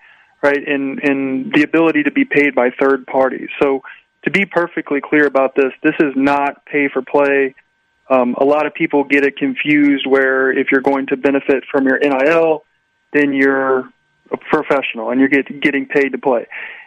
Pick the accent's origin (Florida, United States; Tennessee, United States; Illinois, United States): Illinois, United States; Edwardsville; Yes, I'm from Edwardsville, Illinois, just outside of St. Louis. We're about 20 miles to the east of St. Louis, Missouri.